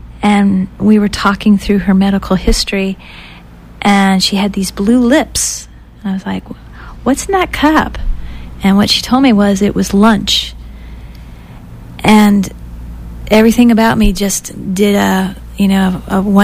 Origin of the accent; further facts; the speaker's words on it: Florida, United States; also born or lived in Massachusetts; I was born in Massachusetts, and when I was young, we moved to Florida, and we would spend summers going back to Massachusetts